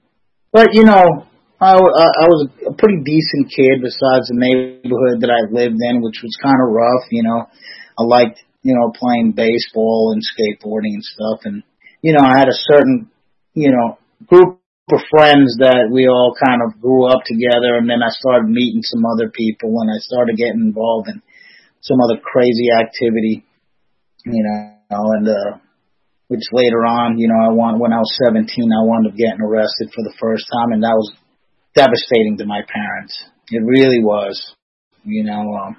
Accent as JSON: {"language": "English", "town": "Queens", "region": "New York", "country": "United States", "tie": "born or raised there", "said": "But, see, as a kid growing up in Woodside, Queens, it was a very diverse area, predominantly Irish, Italian"}